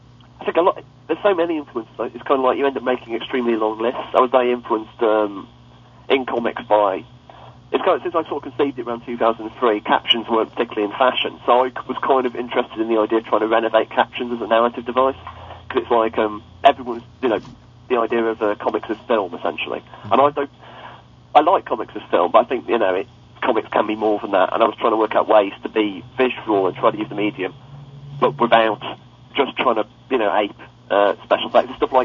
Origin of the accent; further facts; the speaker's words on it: England, United Kingdom; because, you know, I'm English and swearing.